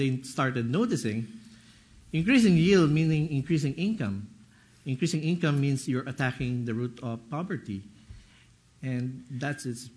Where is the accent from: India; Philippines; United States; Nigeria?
Philippines; Luzon; I am originally from Luzon, and I'm not from the Visayas.